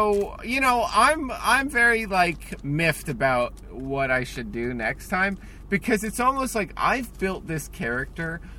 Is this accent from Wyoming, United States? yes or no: no; New Jersey, United States; I'm from New Jersey, so like I have just an abrasive personality.